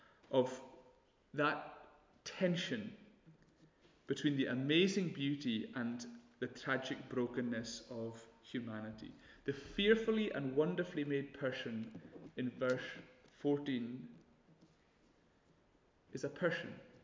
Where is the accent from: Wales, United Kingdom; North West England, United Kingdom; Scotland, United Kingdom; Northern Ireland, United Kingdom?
Scotland, United Kingdom; Lewis; all these things that we've been deprived of growing up in Lewis.